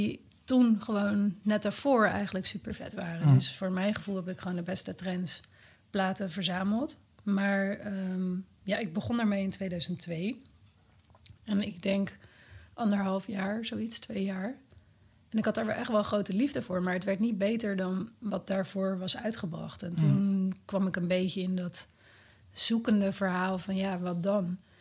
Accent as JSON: {"language": "Dutch", "region": "Utrecht", "country": "Netherlands", "tie": "born or raised there", "said": "in de Meren, waar ik vandaan kom. Ik ben geboren in Utrecht, maar okay. Ik ben opgegroeid in de Meren."}